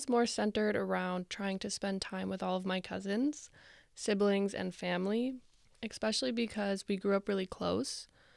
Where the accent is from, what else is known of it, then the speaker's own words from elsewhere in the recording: Brantford, Ontario, Canada; now in Toronto, Canada; So I didn't grow up in a remote community, but I grew up in Brantford, which is still a smaller town that was definitely more nature-based.